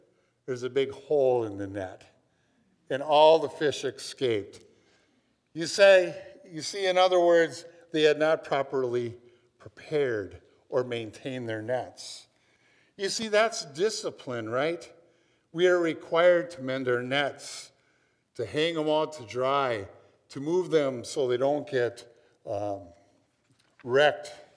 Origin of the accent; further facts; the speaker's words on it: Minnesota, United States; I mean, I grew up fishing. I'm from Minnesota.